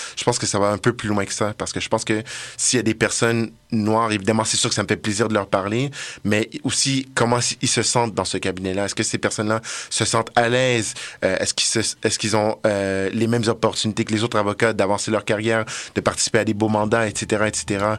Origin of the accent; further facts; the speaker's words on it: Montreal, Quebec, Canada; Donc moi, comme je l'ai expliqué, je viens de Montréal et puis j'ai l'intention de mm-hmm. retourner à Montréal